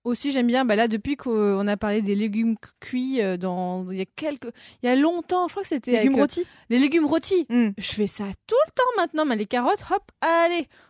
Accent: Morocco; quand j'ai grandi, en fait, au Maroc, en général, on mange très rarement la viande.

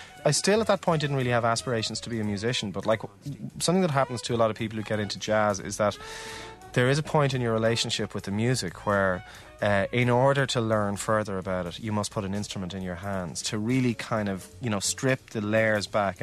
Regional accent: Dún Laoghaire, County Dublin, Ireland; I grew up in Dunleary, and every Sunday morning in the Killarney Castle Hotel

